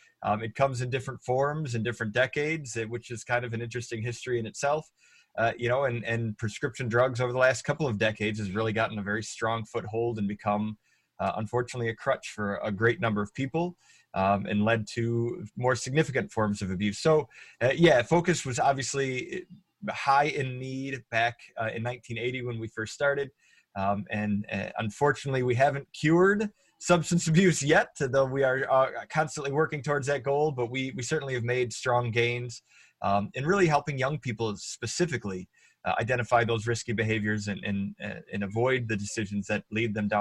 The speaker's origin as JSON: {"language": "English", "town": "Racine", "region": "Wisconsin", "country": "United States", "tie": "born or raised there", "said": "I'm from Racine, and grew up here, went to school here."}